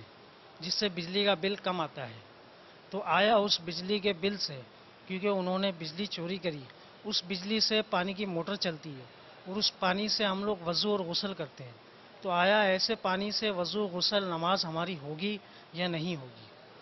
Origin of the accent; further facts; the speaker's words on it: Karachi, Sindh, Pakistan; میرا تعلق کراچی سے ہے،